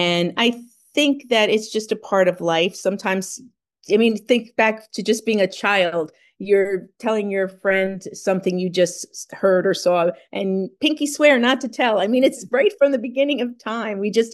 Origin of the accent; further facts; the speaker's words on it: New Jersey, United States; Yes, I grew up on the Jersey Shore and I frequent Asbury Park which is a really well-known area.